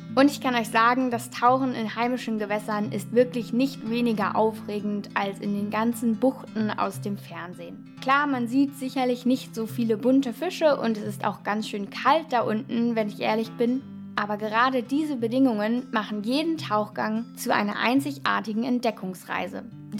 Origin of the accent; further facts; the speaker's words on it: Osnabrück, Lower Saxony, Germany; In meiner Heimatstadt Osnabrück